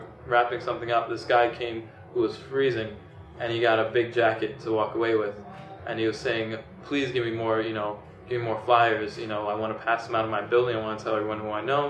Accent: Bronx, New York, United States; I'm from the Bronx. I work out between. From the Bronx, born and raised.

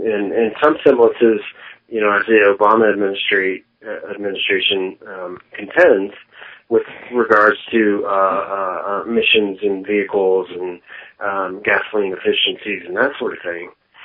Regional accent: United States; I mean, speaking as an American, if Americans were paying the real price of gasoline

